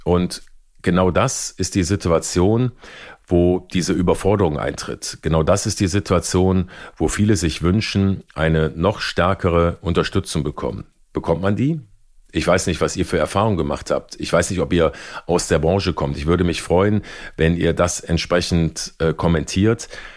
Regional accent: North Rhine-Westphalia, Germany; hier am Niederrhein, wo ich groß geworden bin und lebe

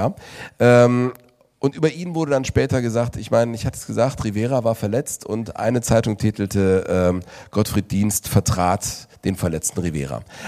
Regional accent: Cologne, North Rhine-Westphalia, Germany; Ich sage als Kölner

